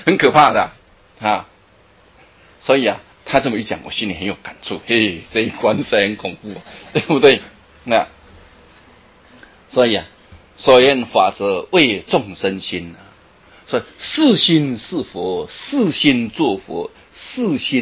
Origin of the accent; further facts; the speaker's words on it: Taiwan; 但是我们台湾人最聪明